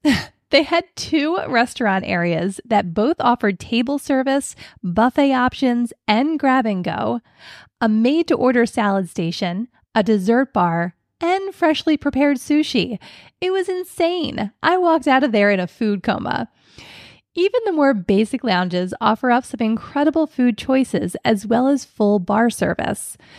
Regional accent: Philadelphia, Pennsylvania, United States; it's hard to go back to my hometown Philly airport

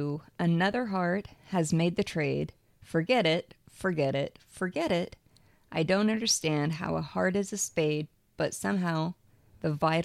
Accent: England, United Kingdom; I threw in like the fancy because I'm like, we're English.

